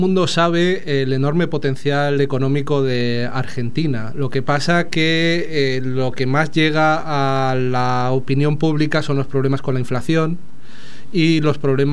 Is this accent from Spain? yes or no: yes; Spain; now in Germany; Sí, me fui a vivir a Alemania, donde he vivido la mitad de mi vida.